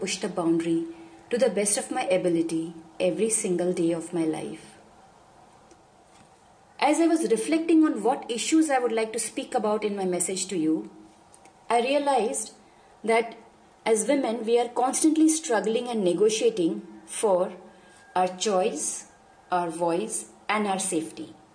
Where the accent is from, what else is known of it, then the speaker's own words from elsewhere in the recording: India; I'm from India.